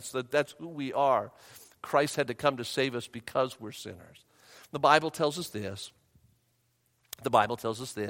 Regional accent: Las Vegas, Nevada, United States; Well, I said, I'm not from around here. I'm from Las Vegas, Nevada. I was in North Carolina at the time.

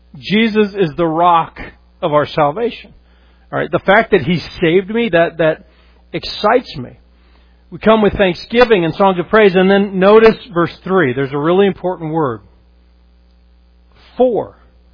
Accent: Colorado, United States; I grew up in Colorado, in the West. I've never seen the Grand Canyon.

